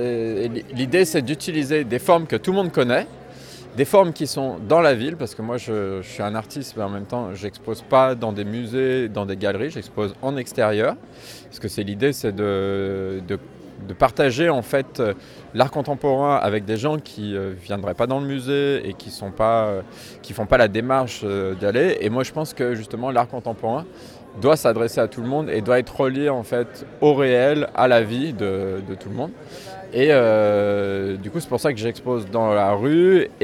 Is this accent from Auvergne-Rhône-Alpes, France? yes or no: yes; Lyon, Auvergne-Rhône-Alpes, France; Parce que moi, je suis originaire de Lyon.